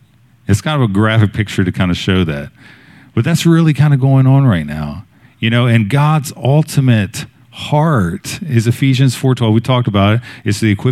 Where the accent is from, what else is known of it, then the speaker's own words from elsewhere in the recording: Maryland, United States; now in Wilmington, United States; I'm originally from Maryland